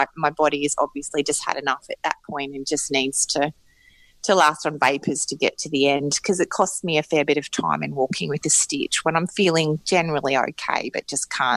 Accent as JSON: {"language": "English", "country": "Australia", "tie": "born or raised there", "said": "being an Australian, and particularly an Australian who grew up in the country"}